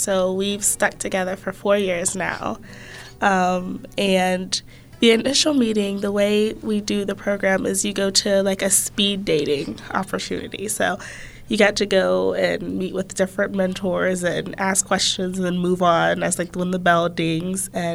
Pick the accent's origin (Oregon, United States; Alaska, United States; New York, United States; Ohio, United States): Ohio, United States; Dayton; now in Pittsburgh, United States; Dayton, Ohio.